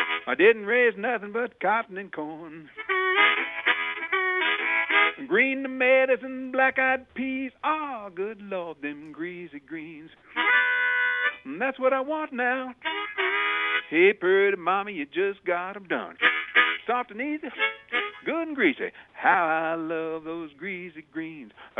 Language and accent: English; Texas, United States; And I grew up in Texas, so I come from a real family of storytellers.